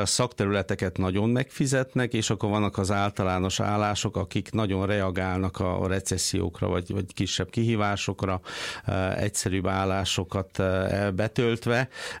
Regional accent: Tășnad, Satu Mare County, Romania; now in Switzerland; 1984 óta élek Svájcban, Erdélyből, a Szilágyságból, Tasnádról származom

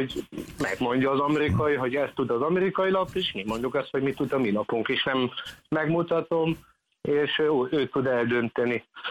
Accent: Germany; segít az is, hogy Németországban nőttem fel

